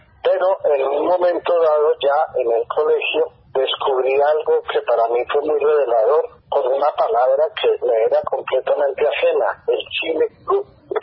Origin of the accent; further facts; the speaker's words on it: Bogotá, Colombia; Yo soy muy bogotano